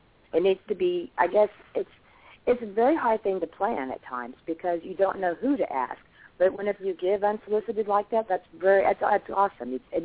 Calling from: Nashville, Tennessee, United States; I'm calling from Nashville, Tennessee.

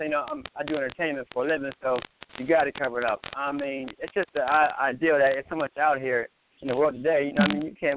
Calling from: Atlanta, Georgia, United States; Atlanta, Georgia.

